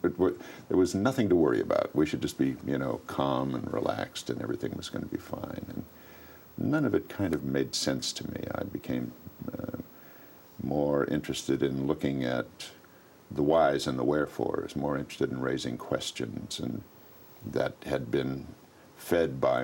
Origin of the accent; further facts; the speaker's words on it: West Hollywood, California, United States; West Hollywood, yes, indeed.